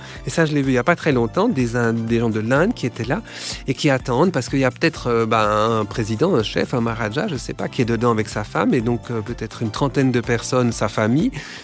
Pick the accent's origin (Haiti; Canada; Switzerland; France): Switzerland; pour revenir chez nous en Suisse plus pragmatiquement, coûtent cher.